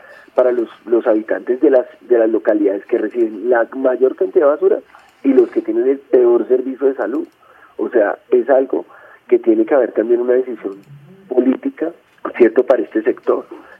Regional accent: Bogotá, Colombia; Como bogotanos, ¿qué vemos?

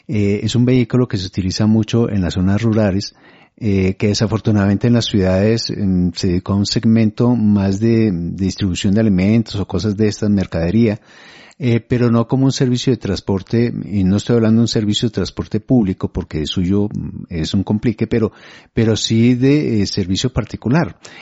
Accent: Colombia; como colombiano

